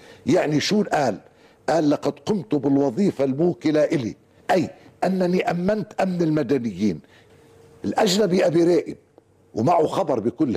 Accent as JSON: {"language": "Arabic", "country": "Lebanon", "said": "طيب أنا كلبناني عندي سبق ومريت بتجربة الفلسطينيين"}